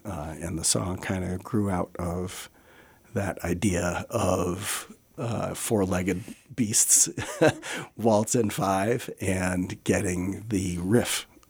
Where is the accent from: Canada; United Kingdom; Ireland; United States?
United States; New Hampshire; moved away as an adult; now in Carbondale, United States; I grew up in New Hampshire, but I moved to Colorado for graduate school back in 91, and Colorado's been home since then.